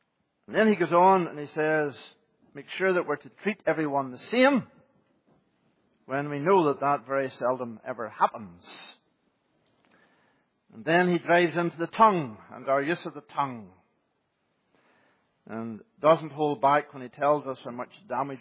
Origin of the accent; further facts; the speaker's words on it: Ireland; I can say that as an Irishman, I'm okay.